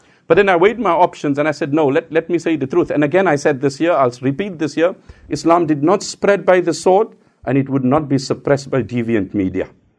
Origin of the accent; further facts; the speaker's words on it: South Africa; I come from South Africa and we have a relative good relation